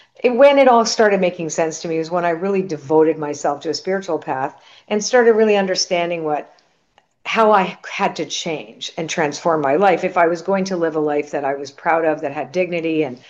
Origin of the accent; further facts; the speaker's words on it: Canada; My parents were immigrants. I'm Canadian. And so they came over after World War II. My mom was very interesting because she was German but Polish background.